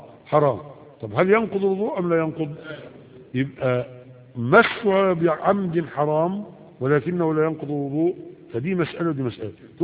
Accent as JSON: {"language": "Arabic", "country": "Egypt", "said": "يعني مثلا عندنا في مصر هنا الناس"}